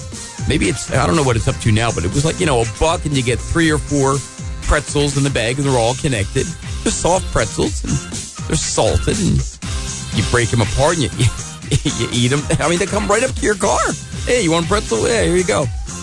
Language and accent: English; Philadelphia, Pennsylvania, United States; you know, I grew up in the Philadelphia area. And of course, Philadelphia soft pretzels.